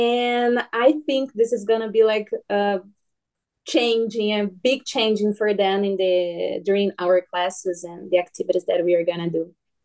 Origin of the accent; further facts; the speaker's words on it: Brazil; I'm from Brazil, and actually, I'm in Brazil right now.